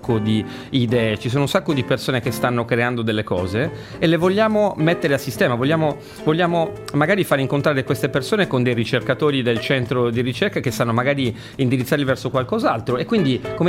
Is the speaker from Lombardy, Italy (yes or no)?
no; Iglesias, Sardinia, Italy; Io sono di Iglesias